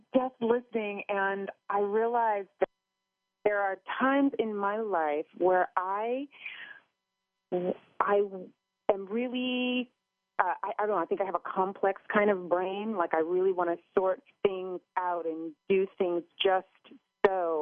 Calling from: Bronx, New York, United States; I'm calling from New York, from the Bronx.

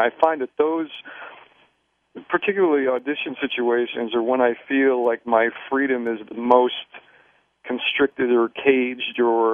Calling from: New York City, New York, United States; It's where I live, in Washington Heights.

